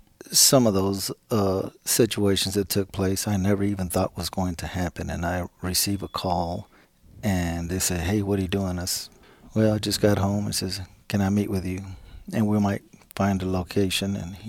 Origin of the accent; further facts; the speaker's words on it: Killeen, Texas, United States; Well, I was, of course, born and raised in Killeen, so Bell County is my home county. I know the county very well.